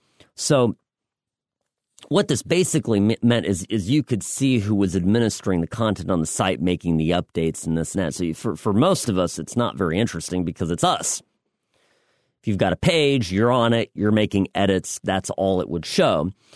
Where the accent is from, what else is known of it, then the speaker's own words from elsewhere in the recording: California, United States; He took a break from messing up California, my home state, that is an utter shambles